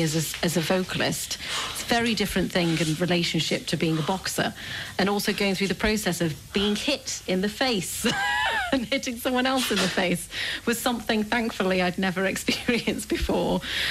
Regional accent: Stoke-on-Trent, West Midlands, United Kingdom; family, from Stoke-on-Trent, which is a working class town in the UK. And most of the people that are from my hometown don't really even know that composers write the strange music that I write nowadays.

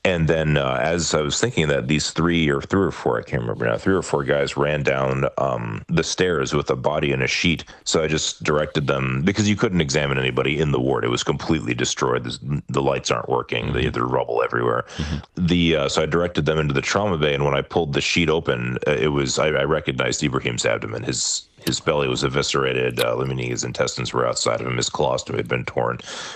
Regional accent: United States; For me, especially being an American, the major reaction that I have to all of this is that it's so completely preventable.

